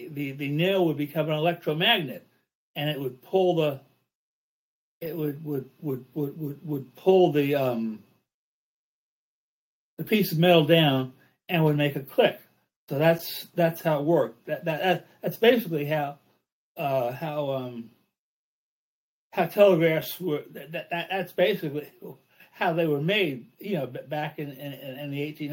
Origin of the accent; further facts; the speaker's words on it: White Plains, New York, United States; also born or lived in Brooklyn / Long Island / Bronx; Actually, I was born in Brooklyn, which is a borough of New York City. We when I was about 4 or 5, we moved to Long Island, and we were there for about 5 years, and then we moved to the Bronx for 3 years